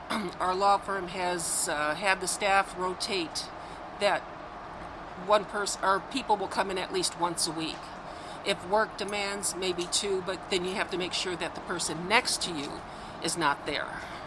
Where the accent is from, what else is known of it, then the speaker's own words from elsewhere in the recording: Chesterton, Indiana, United States; Chesterton, Indiana.